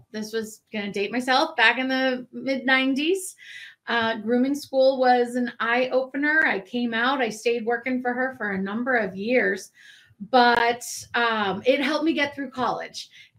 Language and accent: English; Kentucky, United States; So I grew up in Kentucky and I rode horses and worked actually at Churchill Downs.